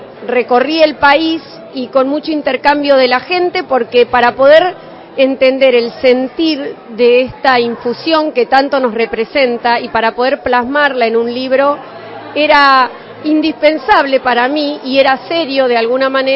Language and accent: Spanish; Carmen de Areco, Buenos Aires Province, Argentina; born there; now in San Antonio de Areco, Argentina; yo soy nacida en Carmen de Areco, pero hace 11 años que vivo en San Antonio de Areco.